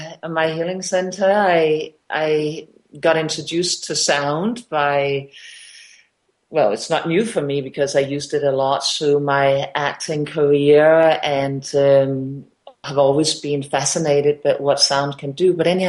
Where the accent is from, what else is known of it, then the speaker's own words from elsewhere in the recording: Denmark; now in New Zealand; I am originally from Denmark, and I now live in New Zealand.